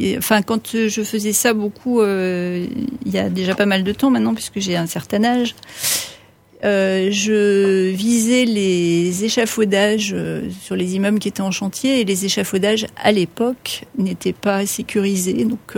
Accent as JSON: {"language": "French", "region": "Occitanie", "country": "France", "said": "puisque je suis originaire des Cévennes."}